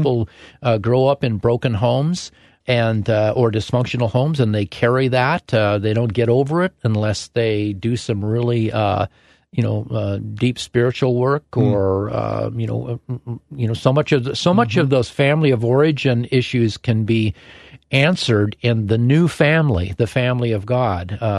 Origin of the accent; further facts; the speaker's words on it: Totem Lake, Washington, United States; I live out sort of around Totem Lake. I grew up around Totem Lake, and Totem Lake was just where 124th crosses 405.